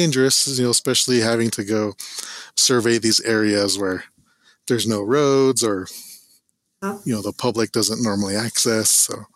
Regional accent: South Dakota, United States; now in Colorado, United States; Since I'm from South Dakota, the plains, I was able to connect with the plains tribes right away

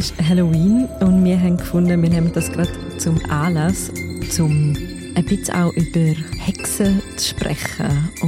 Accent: Grisons, Switzerland; Also ich als Bündnerin kämpfe schon ein bisschen damit

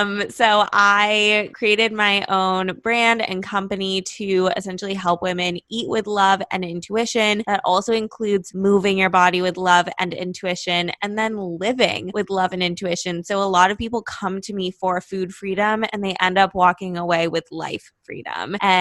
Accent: Los Angeles, California, United States; now in Miami, United States; And right now I live in Miami, but I'm from Los Angeles. So I moved here recently.

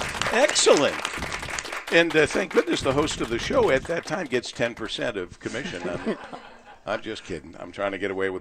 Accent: Monroe, Michigan, United States; But now we're in Newaygo, in Newaygo County, which I can relate to because I'm originally from Monroe, in Monroe County.

